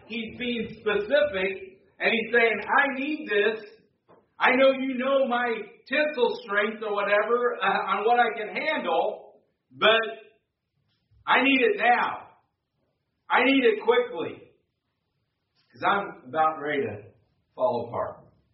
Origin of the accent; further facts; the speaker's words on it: United States; I love that we're from America. I love that we have a can-do attitude and all these kind of things that I hope we don't lose.